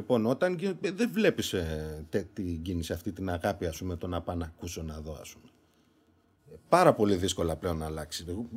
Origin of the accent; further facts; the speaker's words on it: Greece; moved away as an adult; Έφυγα από την Ελλάδα 18 χρονών, δηλαδή δεν είχα τελειώσει το δύο.